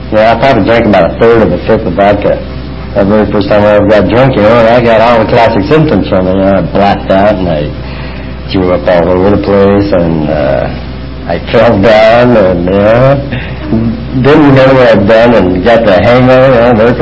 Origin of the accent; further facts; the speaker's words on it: Montana, United States; I was born and raised in Montana. And I grew up in a small town up there of maybe 100-150 people.